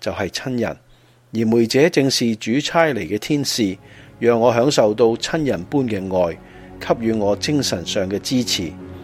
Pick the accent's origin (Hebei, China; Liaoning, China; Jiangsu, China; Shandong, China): Jiangsu, China; Xuzhou; moved away as an adult; now in Abu Dhabi, United Arab Emirates; 我来自江苏徐州市，2009年从中国来到迪拜，在中国建筑总公司的结构分公司五队工作。2010年3月，在拉斯海马认识了耶稣，当时我38岁，